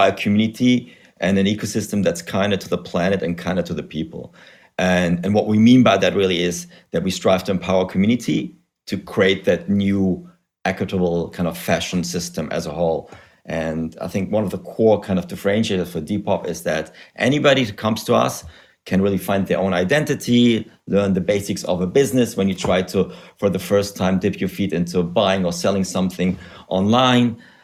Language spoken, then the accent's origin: English; Germany; English is a second language; moved away as an adult; also born or lived in Spain / United States; now in London, United Kingdom; as you can hear from my weird accent, I'm originally from Germany, where I studied economics, but I left, an eternity ago, I think over 15 years ago, and subsequently lived in Spain, Africa, the US, and then for the last 12 years here in London.